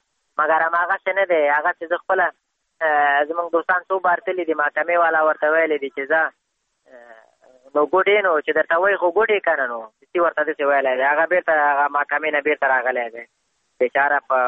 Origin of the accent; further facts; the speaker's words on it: Afghanistan; موږ هم د افغانستان بچیان یو، د افغانستان معلولین یو، پوه شئ موږ باندې افغانستان ډېر ګران دی